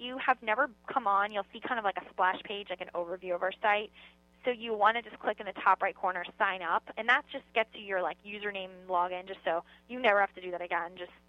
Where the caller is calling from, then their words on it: Orlando, Florida, United States; We're actually in Orlando.